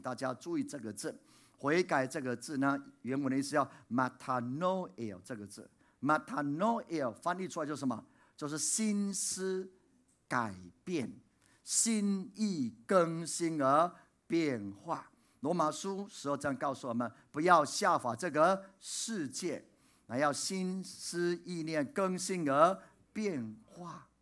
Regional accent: Puli, Nantou County, Taiwan; 我记得有一年呢暑假呢，我就回到我的家乡埔里去了。

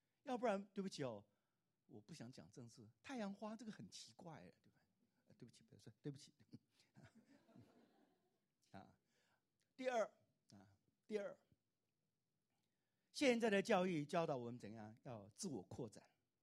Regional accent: Taiwan; 我是台湾来的学生

